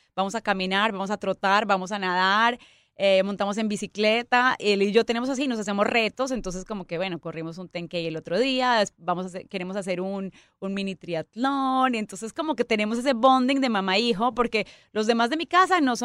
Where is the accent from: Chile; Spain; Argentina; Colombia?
Colombia; soy colombiana, imagínate. Yo nací en las montañas cafeteras.